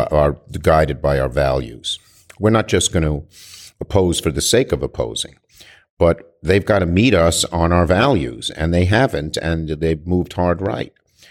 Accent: New York, United States; I'm a New Yorker. I've seen him from afar

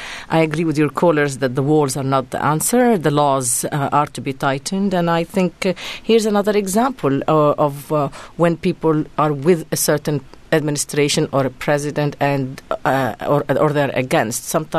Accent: United States; Well, I'm an American citizen to begin with, and I care very much about domestic issues.

